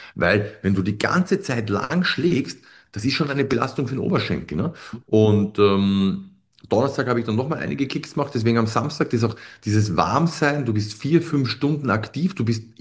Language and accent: German; Austria; Das ist bei uns in Österreich die höchste Trainerausbildung.